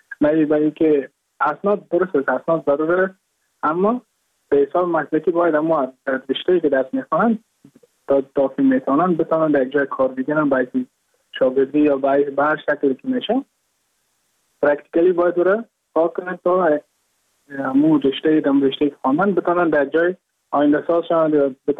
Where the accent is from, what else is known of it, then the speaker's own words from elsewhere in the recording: Mazar-i-Sharif, Balkh, Afghanistan; moved away as an adult; now in India; از مزار شریف هستم، از قریه شیرآباد که از قریه درفتاده مزار شریف بخش می باشم که ما در سال 2019 ماه جون به هندوستان آمدم